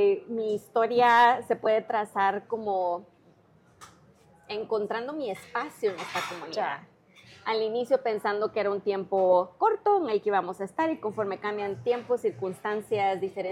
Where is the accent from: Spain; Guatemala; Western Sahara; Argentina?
Guatemala; now in Denver, United States; Yo soy una inmigrante de Guatemala.